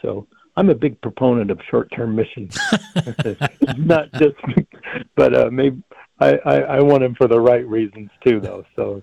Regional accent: United States; Well, I grew up on the Navajo Reservation here.

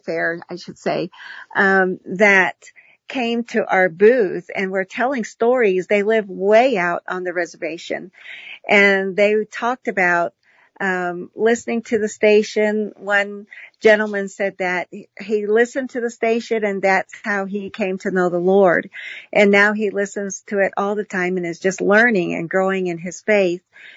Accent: Navajo Nation, United States; I grew up on the Navajo Nation and never really just enjoyed the beauty of all of it.

